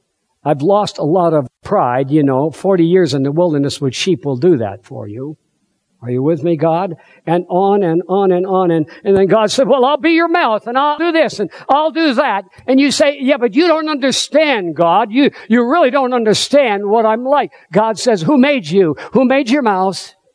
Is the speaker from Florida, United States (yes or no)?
no; Vermont, United States; born there; I was born in Vermont, so I can relate to this place.